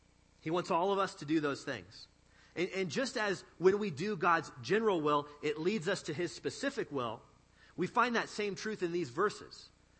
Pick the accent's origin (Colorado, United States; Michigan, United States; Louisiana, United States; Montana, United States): Montana, United States; I mentioned earlier that I'm from Montana and that there isn't a lot of sunlight there in the winter, which is like 9 months of the year in Montana.